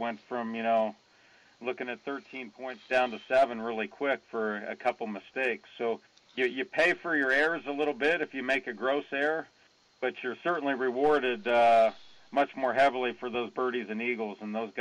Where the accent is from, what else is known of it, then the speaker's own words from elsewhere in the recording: Rocklin, California, United States; You know, I grew up in the Rockland-Roseville area